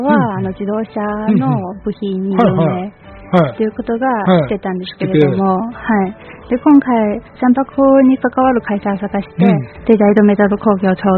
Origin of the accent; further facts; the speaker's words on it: Dalian, Liaoning, China; Japanese is a second language; now in Japan; 私の故郷は中国の大連市です